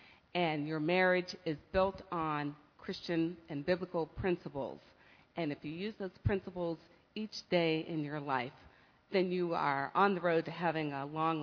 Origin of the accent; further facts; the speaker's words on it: Sewickley, Pennsylvania, United States; I was attending church in Sewickley, my hometown, St. Stephen's Episcopal Church